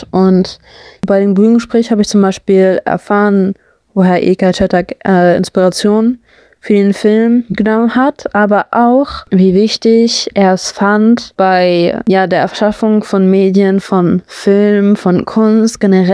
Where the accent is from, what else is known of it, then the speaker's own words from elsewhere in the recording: Hamburg, Germany; ich persönlich bin ja aus Hamburg